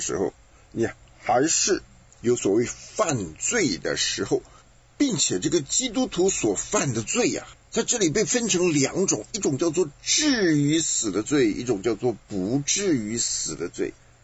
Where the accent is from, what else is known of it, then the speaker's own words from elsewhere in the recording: China; 我们中国人是讲出生入死，这是咱们中国人讲。